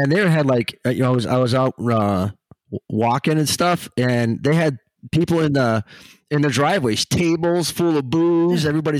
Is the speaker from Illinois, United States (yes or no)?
yes; Chicago, Illinois, United States; Well, I mean, I grew up in Chicago. I mean, I grew up there.